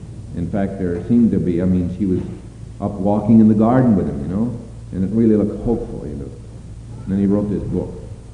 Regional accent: Richland, Washington, United States; I'm from Richland, Washington.

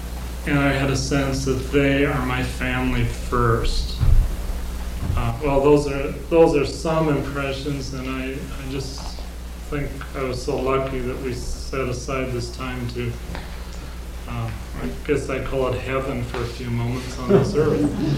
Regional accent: United States; I am a Christian first, and this is my family, and I'm an American second.

